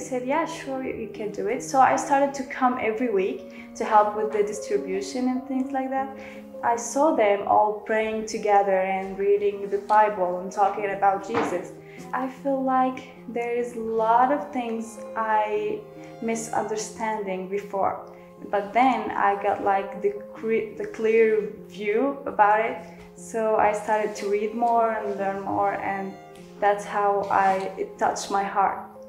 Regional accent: Aleppo, Aleppo Governorate, Syria; English is a second language; also born or lived in Latakia; now in Turkey; I am from Syria, Aleppo. I used to live there with my family. Yeah, and when all the problems started, we had to move to Latakia because it was much more safer.

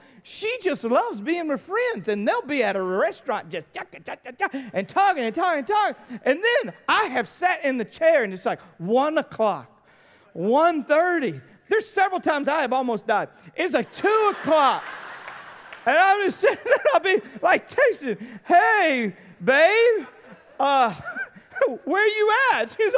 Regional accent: United States; Because I'm American, I define it.

